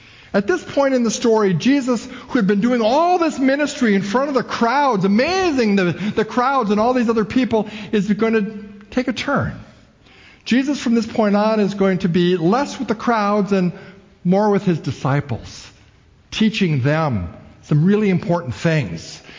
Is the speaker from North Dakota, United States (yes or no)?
no; Minnesota, United States; When I grew up in Minnesota, the winters were long, long.